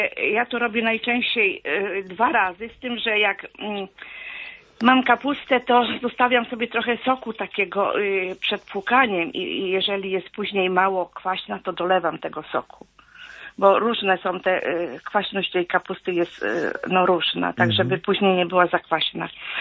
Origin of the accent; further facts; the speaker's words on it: Gryfino, West Pomeranian Voivodeship, Poland; Ja z Gryfina koło Szczecina.